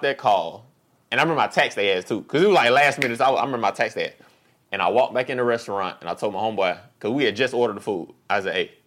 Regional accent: Charleston, South Carolina, United States; now in Los Angeles, United States; So I had just moved to LA. I had maybe been here a few months. And so I moved here from Charleston, South Carolina.

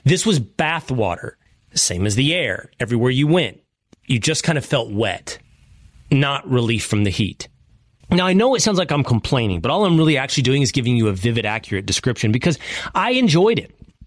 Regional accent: Texas, United States; And I'm from Texas and it's hot.

